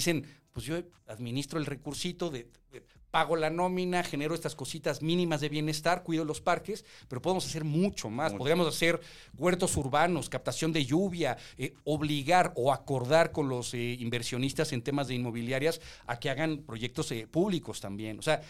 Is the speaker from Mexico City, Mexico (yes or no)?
yes; Tlalpan, Mexico City, Mexico; born there; No, nací en Tlalpan, en la carretera Cuernavaca, en San Pedro Mártir, pero ya cuando crecí y empecé a trabajar, me mudé a la Narvarte. Bueno, primero a la Escandón y luego a la Narvarte.